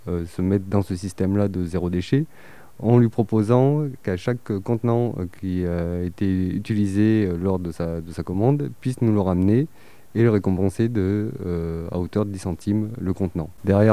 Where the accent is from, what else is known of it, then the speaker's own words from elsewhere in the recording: Auvergne-Rhône-Alpes, France; Moi, je suis originaire de l'Ardèche.